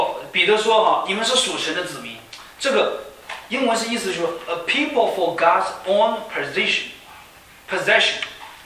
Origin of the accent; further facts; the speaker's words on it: Henan, China; 比如说我是河南的，就经常出现河南在报纸上有些不好的事情